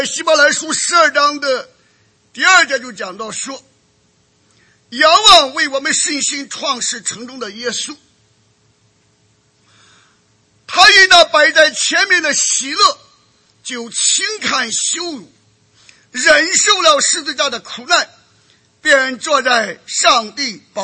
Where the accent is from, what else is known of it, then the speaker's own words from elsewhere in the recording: China; 像我们中国人讲的义无什么反顾啊